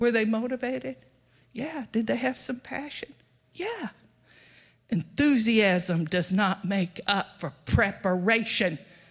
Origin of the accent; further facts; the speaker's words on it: Texas, United States; You know, I come from Texas and they're terribly, they're proud. And they love their ball games. And up in the panhandle was a school.